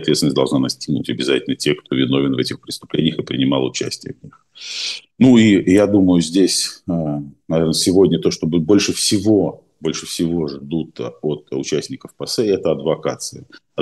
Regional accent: Saint Petersburg, Russia; находится в моем родном городе и одновременно с этим осуществляет фактически холодомор Украины

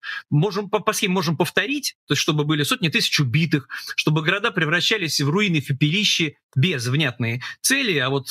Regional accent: Saint Petersburg, Russia; там отдельный мем про мой родной город

